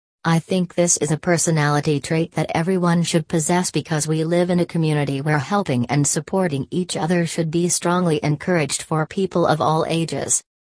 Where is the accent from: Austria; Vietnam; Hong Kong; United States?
Vietnam; Dong Thap; in my hometown, Dong Thap Province